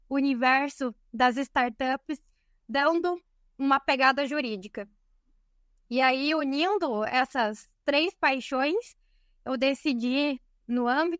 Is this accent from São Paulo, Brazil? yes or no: no; Santa Catarina, Brazil; sou catarinense, mas uma apaixonada pelo Oeste Paranaense.